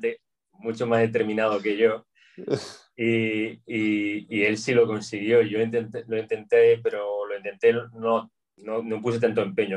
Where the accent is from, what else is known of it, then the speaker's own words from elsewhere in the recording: Rianxo, Galicia, Spain; Yo soy de un pueblo que se llama Rianxo, está en la provincia de La Coruña, haciendo casi frontera con Pontevedra, a una media hora de Santiago de Compostela en coche. En el comienzo de la Ría de Arousa, es donde el río entra en el mar.